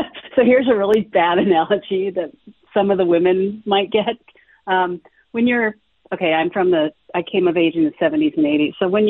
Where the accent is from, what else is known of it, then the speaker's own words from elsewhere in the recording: St. Paul, Minnesota, United States; I grew up in St. Paul and we, you know, my parents and all the people that we lived around, they all had different political leanings